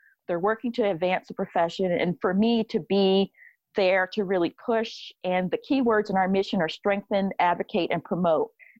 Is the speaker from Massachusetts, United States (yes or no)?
yes; Lexington, Massachusetts, United States; Originally in Massachusetts. I'm from Massachusetts.